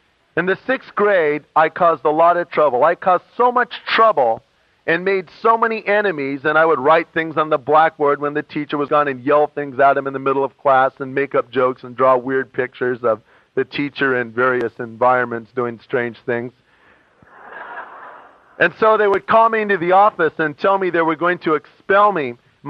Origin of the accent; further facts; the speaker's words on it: Long Beach, California, United States; born there; I was born in Long Beach in 1952, and my mom was married and divorced seven times.